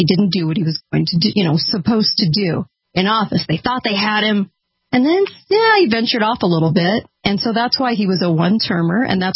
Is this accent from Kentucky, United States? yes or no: no; California, United States; And of course, growing up in California on the beach, didn't get much of an education, as you could probably guess.